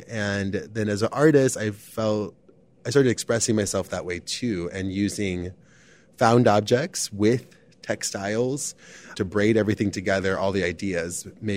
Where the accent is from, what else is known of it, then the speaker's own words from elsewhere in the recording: Arizona, United States; now in Chicago, United States; I've been in Chicago for 16 years, most of my life, but I'm originally from Arizona, very close to the Mexican border, a really small town.